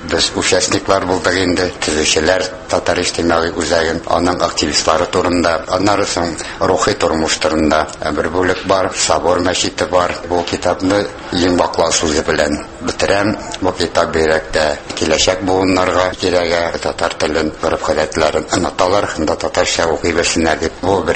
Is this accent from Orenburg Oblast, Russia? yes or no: yes; Orenburg Oblast, Russia; 1934 елына киредән Оренбур өлкәсенә күчкән, шунда үзебезнең туган җиребездә яшибез.